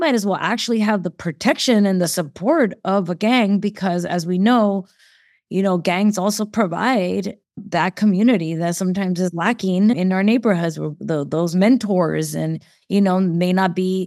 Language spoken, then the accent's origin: English; San Francisco, California, United States; I'm born and raised in the Mission District in San Francisco